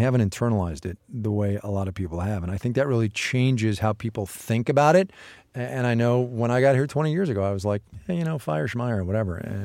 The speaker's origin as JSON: {"language": "English", "region": "East Coast", "country": "United States", "tie": "born or raised there", "said": "I grew up on the East Coast, right?"}